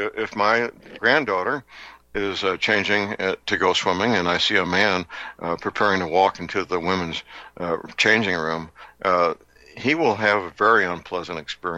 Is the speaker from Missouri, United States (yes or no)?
yes; St. Louis, Missouri, United States; born or raised there